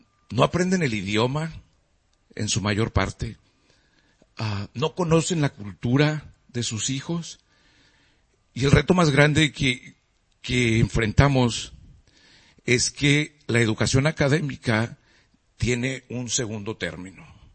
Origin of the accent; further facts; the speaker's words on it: Monterrey, Nuevo León, Mexico; Ni en Monterrey, de donde yo soy, ¿no?